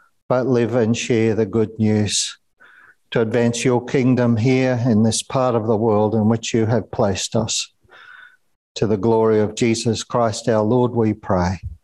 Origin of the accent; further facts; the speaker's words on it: Toowoomba, Queensland, Australia; it would be time for Clenda and me to go home to Toowoomba and for me to preach my first sermon in my hometown congregation in Toowoomba.